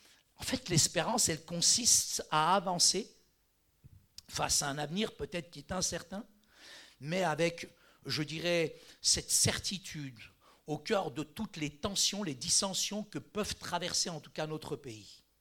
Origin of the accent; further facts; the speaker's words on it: Morocco; Et moi, je suis marocain, j'ai gardé ma culture.